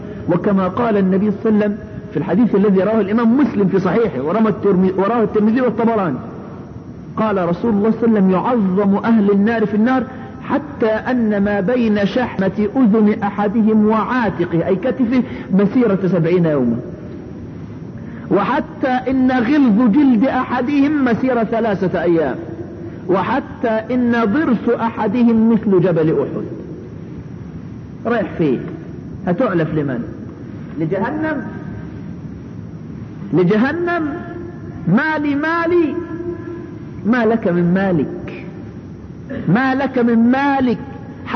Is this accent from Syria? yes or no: no; Egypt; الاطباء عندنا في مصر لما جمعوها قدرت بحوالي 64 قرش